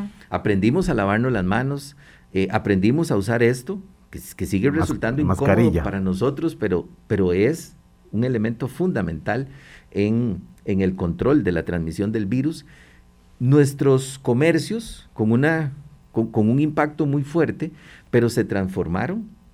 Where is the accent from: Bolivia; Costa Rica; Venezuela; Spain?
Costa Rica; Un año después nosotros podemos decir con mucho orgullo, como costarricenses